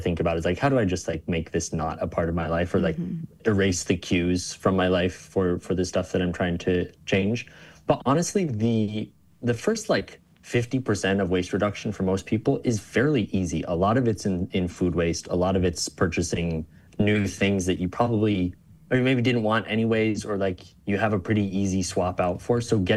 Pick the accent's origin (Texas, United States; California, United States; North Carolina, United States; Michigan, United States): Michigan, United States; Ann Arbor; first the city of Ann Arbor, which is my hometown.